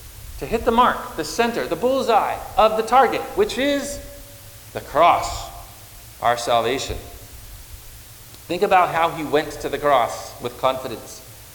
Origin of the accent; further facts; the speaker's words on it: Connecticut, United States; You know, I grew up in Connecticut. Anybody from Connecticut?